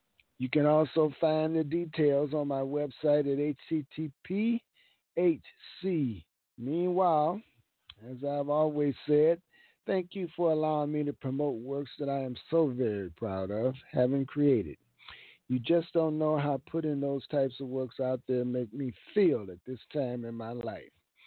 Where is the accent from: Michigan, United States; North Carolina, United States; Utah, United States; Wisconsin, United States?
Wisconsin, United States; Milwaukee; It's a fictional piece that is set in the 1963 period time frame in Milwaukee, my hometown.